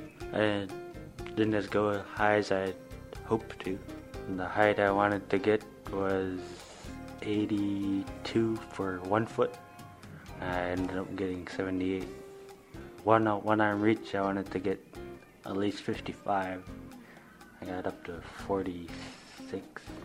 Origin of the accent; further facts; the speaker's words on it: Shaktoolik, Alaska, United States; I'm from Shaktuk, Alaska. I am 18. I lived in Shaktuk for most of my life. I moved back here to be closer with my grandparents.